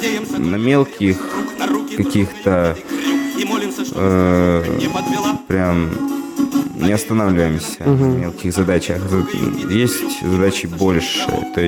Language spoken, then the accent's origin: Russian; Vologda, Vologda Oblast, Russia; Да, я сам из Вологды, угу. Родился в Вологде.